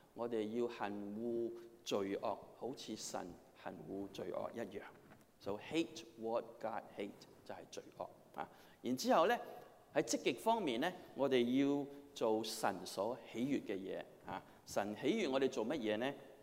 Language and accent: Chinese; Guangdong, China; 那我知道我们广东人很聪明